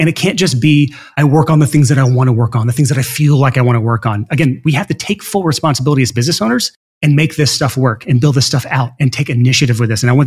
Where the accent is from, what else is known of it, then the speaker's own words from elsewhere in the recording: Alabama, United States; And I say tongue in cheek, and I can say this because I'm from Alabama.